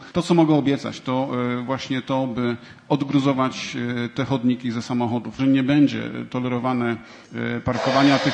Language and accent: Polish; Poznań, Greater Poland Voivodeship, Poland; born there; Ja się urodziłem na Jeżycach.